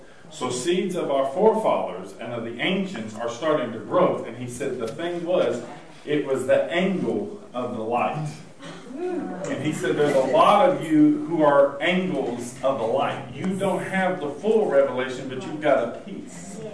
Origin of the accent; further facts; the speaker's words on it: Arkansas, United States; Hillbilly, I'm from Arkansas.